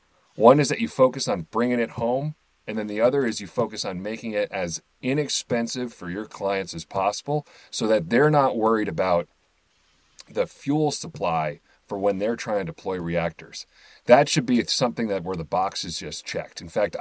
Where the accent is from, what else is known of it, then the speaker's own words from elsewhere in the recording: New York, United States; I'm an East Coast guy, I'm from the New York area.